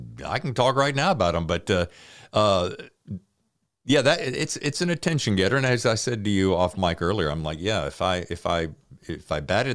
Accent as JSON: {"language": "English", "country": "United States", "tie": "born there", "said": "I heard a reference to Forsyth County, I want to remember, which I was born in Forsyth County."}